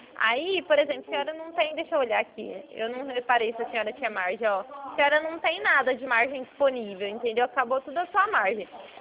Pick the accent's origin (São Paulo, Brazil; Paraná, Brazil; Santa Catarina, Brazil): São Paulo, Brazil; Ribeirão Preto; Então, eu sou daqui de Ribeirão Preto.